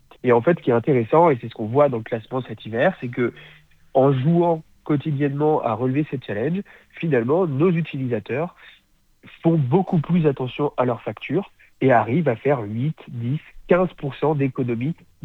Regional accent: Brittany, France; moi je suis un petit breton, j'ai 26 ans

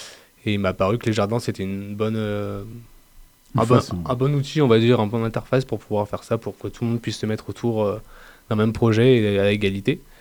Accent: Paris, Île-de-France, France; also born or lived in Lille; now in Montpellier, France; moi je venais de Paris, j'ai grandi à Paris, donc une ville qui est quand même beaucoup plus grande. Déjà, je suis allé après à Lille

